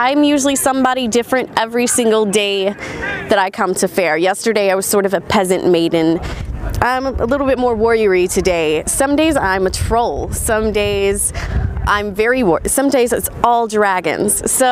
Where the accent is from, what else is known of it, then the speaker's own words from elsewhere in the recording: Nashville, Tennessee, United States; from Nashville, Tennessee.